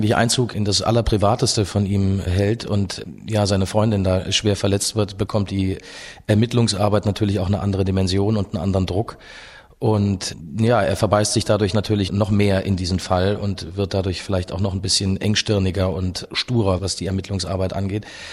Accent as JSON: {"language": "German", "town": "Mainz", "region": "Rhineland-Palatinate", "country": "Germany", "tie": "born there", "said": "Ich bin ja in Mainz geboren und habe dann, bevor ich dann Richtung Potsdam aufgebrochen bin, habe ich auch einige Abende dann auch gerne mal in Frankfurt oder in Wiesbaden verbracht"}